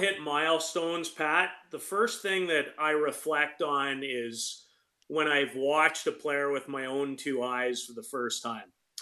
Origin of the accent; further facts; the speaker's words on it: Saskatoon, Saskatchewan, Canada; I'm a very, very proud person from that province. Mm-hmm. And it just makes me proud. So I grew up in Saskatoon.